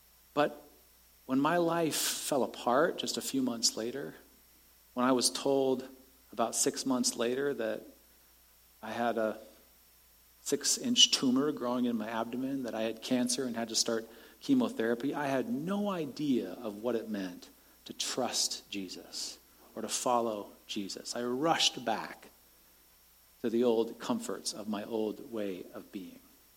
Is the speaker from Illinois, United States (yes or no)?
no; Seattle, Washington, United States; This happened many years ago in my hometown of Seattle.